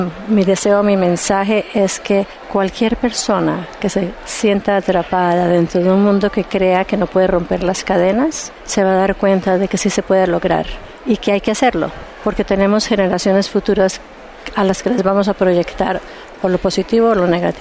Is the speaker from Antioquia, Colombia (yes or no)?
no; Bogotá, Colombia; moved away as an adult; now in New York, United States; yo soy bogotana, y llegué a Nueva York en el 71 acompañando a mi esposo, que en esa época la intención era pasar solo 3 años y regresar, un médico colombiano. Pero esos 3 años se convirtieron en 15 años